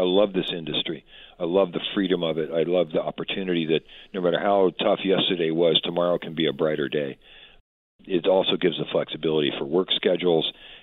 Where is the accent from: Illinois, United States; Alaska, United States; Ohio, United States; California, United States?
California, United States; East Bay; I felt that when I was younger growing up in the Bay Area. On the East Bay